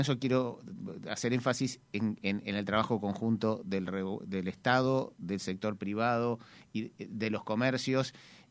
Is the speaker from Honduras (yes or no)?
no; Argentina; now in Uruguay; yo vengo de Argentina, pero viví en muchos países.